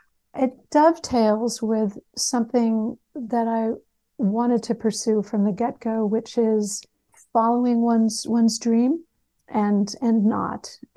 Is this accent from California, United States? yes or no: no; Connecticut, United States; also born or lived in Texas; I grew up riding both in Connecticut and in Texas.